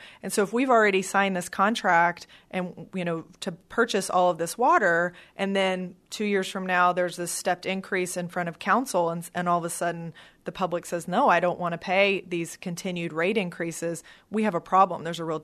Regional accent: San Antonio, Texas, United States; born there; I was born in San Antonio. I'm the last person that wants this town to run out of water.

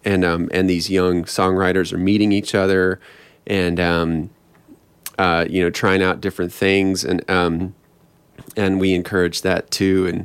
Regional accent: Austin, Texas, United States; also born or lived in Dallas; I grew up in Austin, and then I went to school in West Texas, and then I lived in Dallas for about 6 years, and then it was just time to leave.

